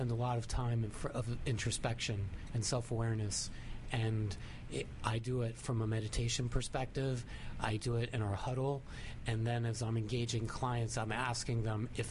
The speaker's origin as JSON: {"language": "English", "town": "Washington", "region": "District of Columbia", "country": "United States", "tie": "born there", "said": "Born in Washington, D.C., family's from Santiago, Chile."}